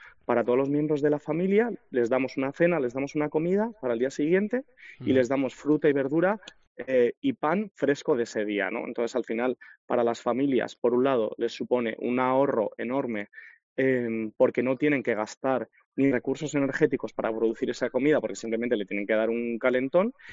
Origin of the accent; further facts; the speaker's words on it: Madrid, Community of Madrid, Spain; lo que hice en 2018 fue traer esta idea y comenzar a adaptarla e implementarla en Madrid, que es mi ciudad natal.